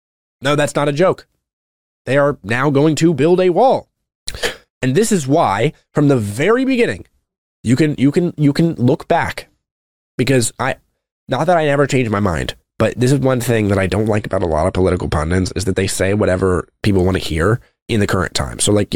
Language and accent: English; Texas, United States; I always said that as a Texan, as a person who lives in Texas, I couldn't think of much better uses for my money.